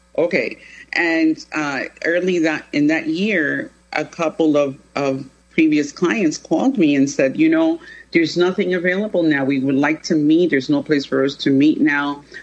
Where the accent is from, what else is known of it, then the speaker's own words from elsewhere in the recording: Venezuela; as an immigrant myself, I'm from Venezuela